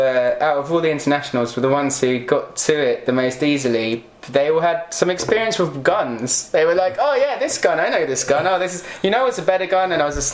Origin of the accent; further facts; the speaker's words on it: England, United Kingdom; Oh, I'm from England, of course.